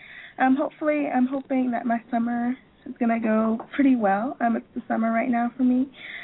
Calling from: Florida, United States; I'm calling from Florida in the U.S.

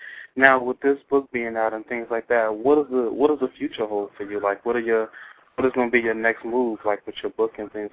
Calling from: Chicago, Illinois, United States; I'm calling from Chicago.

